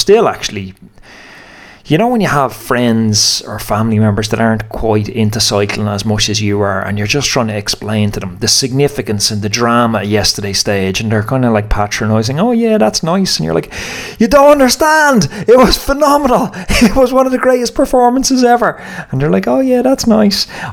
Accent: Ireland; accent: Irish; You know, obviously, if you can't tell from my accent, I'm Irish.

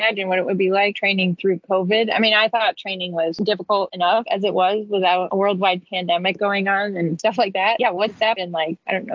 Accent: Minnesota, United States; now in Colorado, United States; Did you want to see the mountains and stuff? Because I'm from Minnesota.

